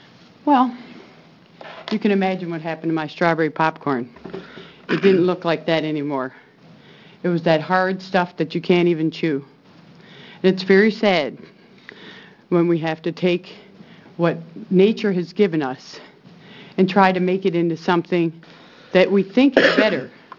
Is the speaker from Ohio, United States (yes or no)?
yes; Ohio, United States; now in Oregon, United States; I'm originally from Ohio. I now reside in Southern Oregon.